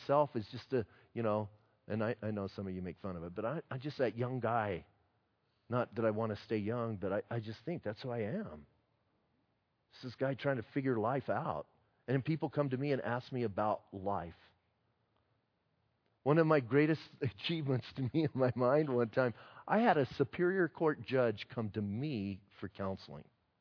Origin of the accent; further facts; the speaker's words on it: Bisbee, Arizona, United States; I'm a guy from Bisbee, Arizona. I worked in the mines.